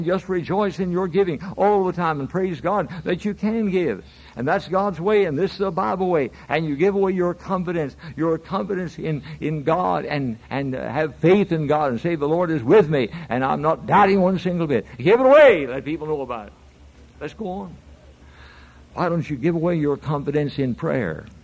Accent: Chattanooga, Tennessee, United States; … from Chattanooga, Tennessee. I asked you to pray for me some years ago."

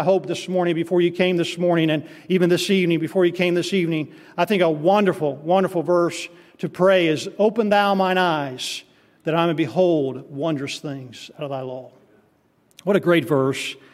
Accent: Tennessee, United States; I'm originally from Tennessee, and I think, man, that's a southern way to talk right there, you all.

